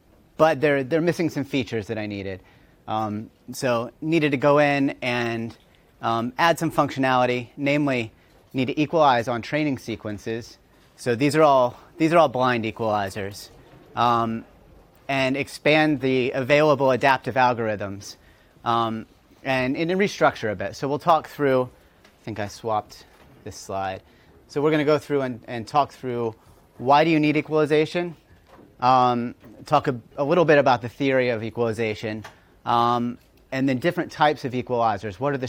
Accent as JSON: {"language": "English", "country": "United States", "said": "I am from the United States."}